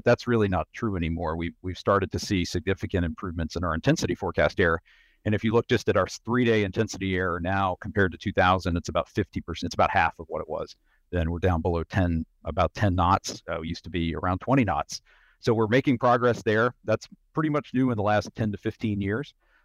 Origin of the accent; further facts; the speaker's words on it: Virginia, United States; I grew up in Southwest Virginia, a place with lots of interesting weather